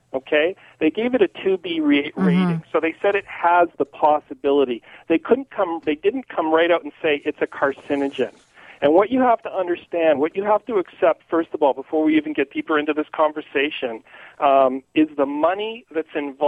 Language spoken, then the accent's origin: English; Toronto, Ontario, Canada; moved away; I'm formerly from Toronto. We moved out here in 2003, so I changed cardiologists.